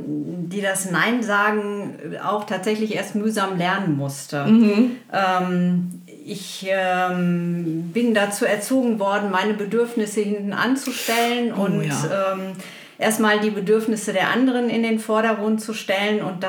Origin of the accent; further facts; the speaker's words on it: Dortmund, North Rhine-Westphalia, Germany; ich komme aus Dortmund und bin seit anderthalb Jahren Mitglied im Literaturraum Dortmund-Ruhr